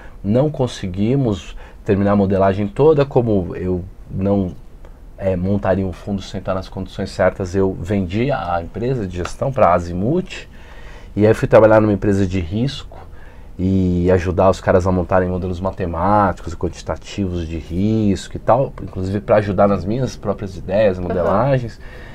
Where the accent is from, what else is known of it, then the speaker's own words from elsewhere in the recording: São Paulo, Brazil; Eu tenho 42 anos, eu sou aqui de São Paulo mesmo